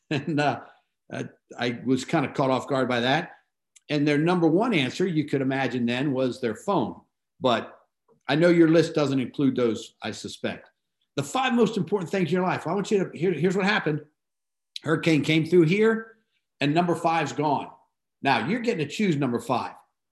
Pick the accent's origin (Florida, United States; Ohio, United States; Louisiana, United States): Florida, United States; also born or lived in Miami / Tarpon Springs; now in Opelika, United States; We grew up in Florida. I don't know about Rick, but during my entire life in Florida, Miami, Hans, where you're headed, and then up in Tarpon Springs and Center, I never had a hurricane warning during all those years.